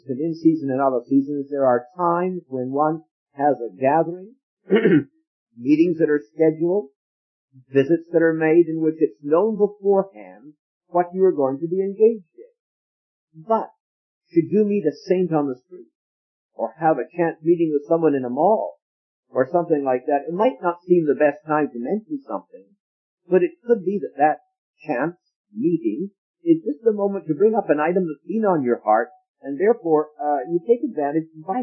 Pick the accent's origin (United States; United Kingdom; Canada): Canada; And as a Canadian, maybe I can say it.